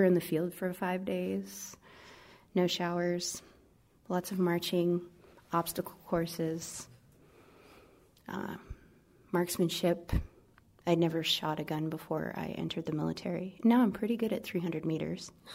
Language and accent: English; Tioga, North Dakota, United States; born there; I was born in Tioga, North Dakota, November 17th, 1981.